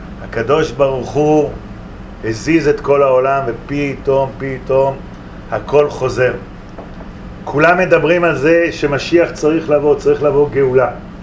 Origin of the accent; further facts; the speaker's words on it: Jerusalem, Jerusalem District, Israel; born there; אני נולדתי בבית וגן, נולדתי בבית וגן. כשאני נולדתי בבית וגן היה מקום ריק לגמרי.